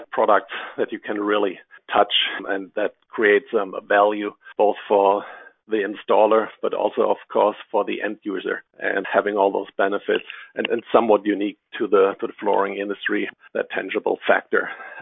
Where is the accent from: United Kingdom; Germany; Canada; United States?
Germany; Yeah, I grew up in Germany, became a pilot, studied economics